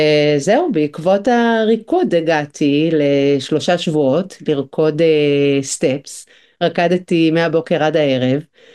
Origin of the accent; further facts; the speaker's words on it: Northern District, Israel; now in Barcelona, Spain; אני בת קיבוץ, אני מקיבוץ רמת הכובש, ואומרים שאפשר להוציא את … מהקיבוץ, אבל אי אפשר להוציא את הקיבוץ